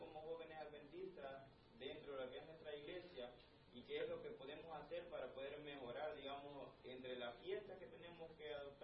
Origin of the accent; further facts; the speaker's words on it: El Salvador; yo soy salvadoreño.